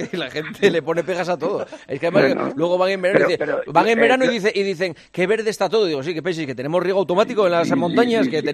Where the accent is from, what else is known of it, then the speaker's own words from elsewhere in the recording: Asturias, Spain; como buen asturiano que soy.